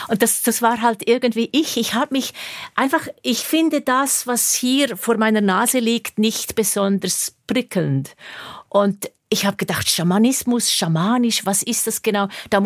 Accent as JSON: {"language": "German", "region": "Bern", "country": "Switzerland", "moved": "yes", "lives_now": "Zürich, Switzerland", "said": "Ich bin von Bern nach Zürich umgezogen. Ich bin ja ursprünglich aus Bern."}